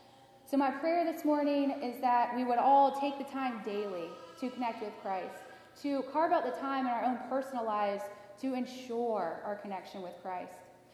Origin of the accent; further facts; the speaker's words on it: Haiti; I grew up in Haiti, went to dental school there, and worked as a general dentist for a couple years.